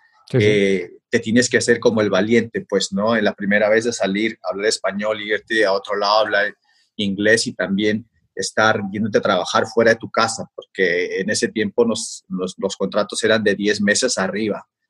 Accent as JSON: {"language": "Spanish", "region": "Lima", "country": "Peru", "moved": "as an adult", "said": "Y pues salí de Lima, Perú a los 20 años, muy chico, a trabajar"}